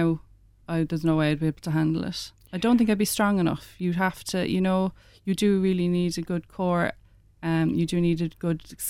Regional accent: Blackpool, North West England, United Kingdom; because I grew up in Blackpool where the doors were open, all the neighbours would be out for

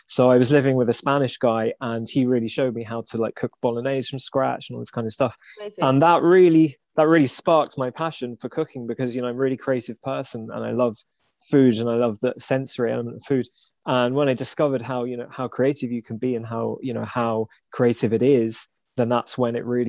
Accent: London, United Kingdom; I grew up in Northwest London, which is a melting pot, of course. You know, there's so many cultures there. But my family are Jewish, so I was exposed to a lot of traditional Jewish foods growing up.

